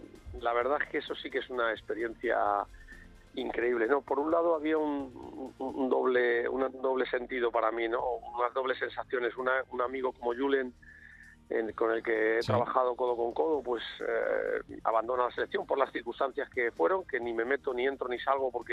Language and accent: Spanish; Parla, Community of Madrid, Spain; Que el Parla es el equipo de mi ciudad, de mi pueblo